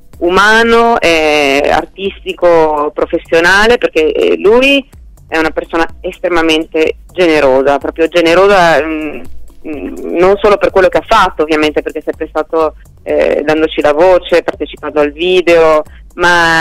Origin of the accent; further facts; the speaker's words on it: Treviso, Veneto, Italy; now in Bologna, Italy; che sono trevigiana e abito ormai da Bologna da un po' di tempo